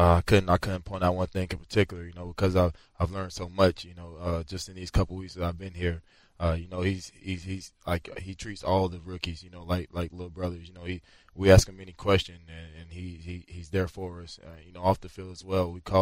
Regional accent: Clemson, South Carolina, United States; Yeah, I'm from Clemson. My address says Central, but I'm from Clemson.

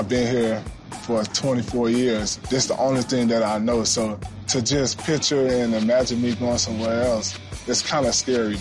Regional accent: Miami, Florida, United States; But I was born and raised here in Miami.

